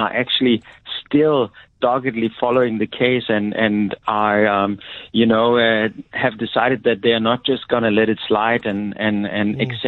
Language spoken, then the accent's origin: English; Denmark; because I'm from Denmark.